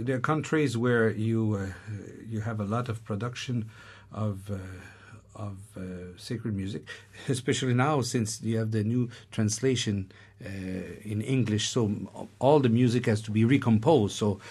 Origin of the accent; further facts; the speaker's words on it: Canada; I'm Canadian